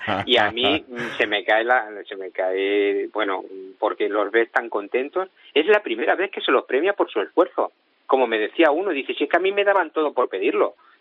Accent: Spain; Yo soy un autónomo español.

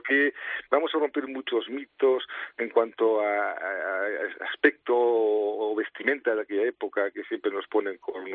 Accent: Catalonia, Spain; Tengo bastante disgusto con lo que está pasando en mi tierra. Muy, muy disgustado.

